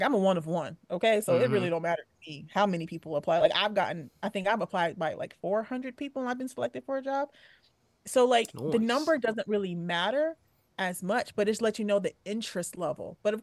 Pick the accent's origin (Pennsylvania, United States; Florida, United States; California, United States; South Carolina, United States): South Carolina, United States; I grew up in South Carolina on a dirt road